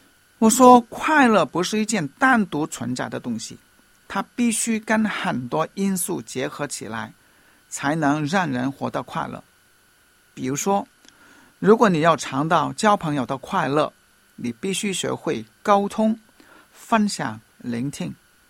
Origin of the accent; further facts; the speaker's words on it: Hong Kong; 或者我们香港人说沙市最高峰的时候